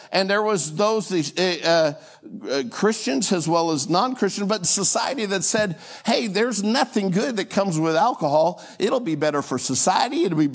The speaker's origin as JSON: {"language": "English", "region": "Washington", "country": "United States", "said": "Just like, you know, we came from Washington State, and they got fruit trees."}